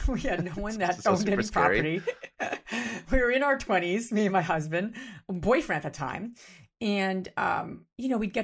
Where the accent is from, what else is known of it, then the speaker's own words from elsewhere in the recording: New Jersey, United States; now in Pennsylvania, United States; I grew up in New Jersey, you know, as a Jersey girl. I live in Pennsylvania now, so I'm not a Jersey girl anymore, but I think I'm just have it in my blood.